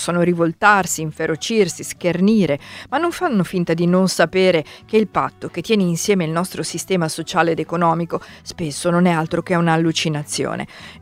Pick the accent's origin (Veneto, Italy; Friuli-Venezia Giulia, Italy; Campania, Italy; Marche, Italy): Veneto, Italy; Chioggia; Io sono nato e vivo a Chioggia, non so quanto abbia in comune con chi vive a Bassano del Grappa o a Belluno.